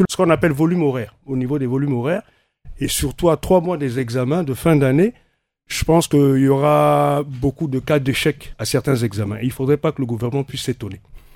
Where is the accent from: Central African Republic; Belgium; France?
Central African Republic; en tant que Centrafricain